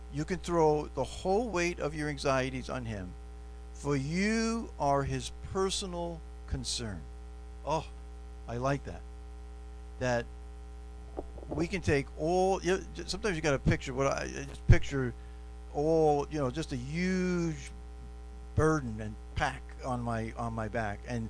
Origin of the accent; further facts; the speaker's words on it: New York, United States; maybe I was brought up in the New York metropolitan area. We're a little bit cynical by upbringing.